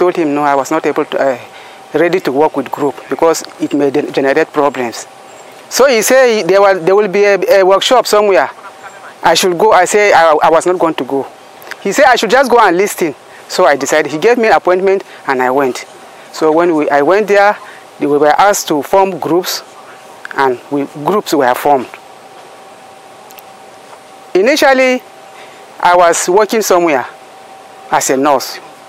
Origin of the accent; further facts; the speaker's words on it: Nigeria; from Nigeria, representing Women Parboilers.